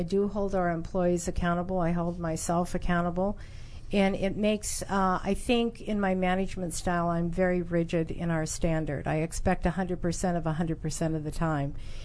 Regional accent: Las Vegas, Nevada, United States; I was born and raised in Las Vegas.

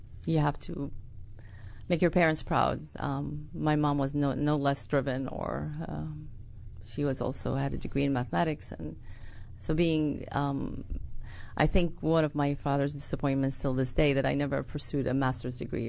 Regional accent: Iraq; now in United States; I was born in the United States, so I grew up here. My first years of my life were here, but then I went back to Iraq where my parents are from, and I grew up there for a good portion of my life.

